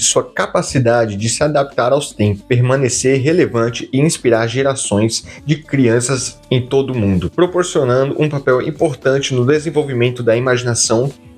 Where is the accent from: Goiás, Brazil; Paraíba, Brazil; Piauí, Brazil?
Piauí, Brazil; accent: Piauí; Meu sotaque piauiense, que tinha um pouco, tá ligado? Eu escondia completamente.